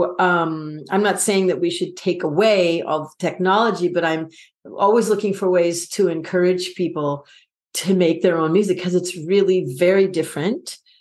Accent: Seattle, Washington, United States; I grew up in Seattle and there was the all city choir.

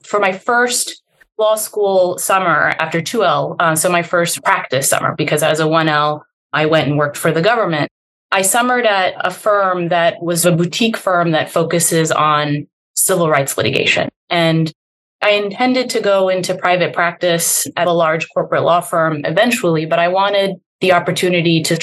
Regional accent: Yemen; So I grew up in Yemen. My father is Yemeni. My mother is from the Philippines, and I grew up in Yemen

